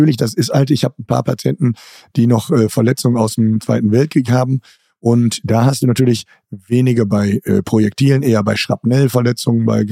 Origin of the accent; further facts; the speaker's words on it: Rheine, North Rhine-Westphalia, Germany; als ich klein war, so war es bei uns in Rheine